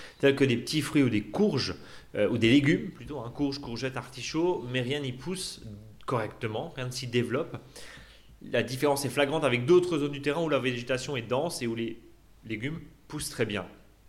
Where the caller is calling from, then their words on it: Toulouse, Occitanie, France; Mais je suis près de Toulouse, donc les températures vraiment clémentes.